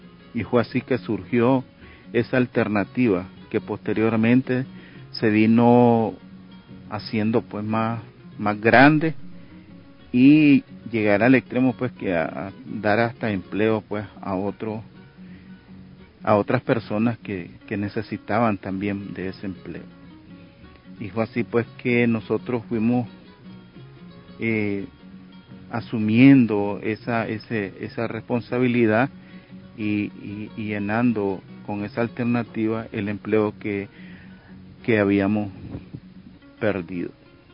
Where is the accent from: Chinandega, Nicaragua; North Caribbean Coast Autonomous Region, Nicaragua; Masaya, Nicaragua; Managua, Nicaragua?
Masaya, Nicaragua; Niquinohomo; vengo del departamento de Masaya, municipio de Niquinomo, barrio Tierra Blanca, parada La Azucena, 2 kilómetros al norte.